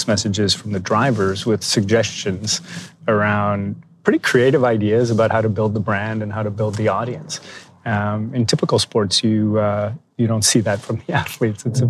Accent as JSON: {"language": "English", "town": "Montreal", "region": "Quebec", "country": "Canada", "tie": "born or raised there", "said": "I grew up in Montreal. I grew up as a ski racer."}